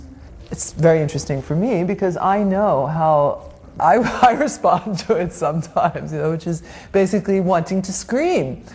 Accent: New Jersey, United States; now in Cairo, Egypt; I come from New Jersey. I call it terrorism that, as a young woman, I could not leave the house at night.

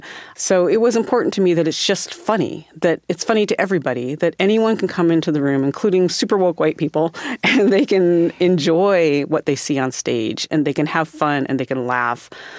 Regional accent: South Dakota, United States; I grew up in South Dakota, so harvest was very much at the forefront of that.

